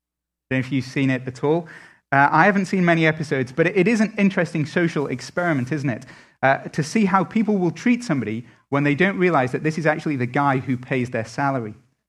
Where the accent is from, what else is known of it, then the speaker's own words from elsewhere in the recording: England, United Kingdom; as an Englishman